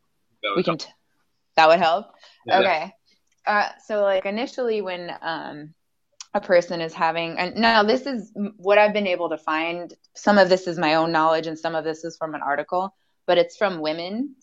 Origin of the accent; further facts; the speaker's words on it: Ohio, United States; But I'm originally from Ohio.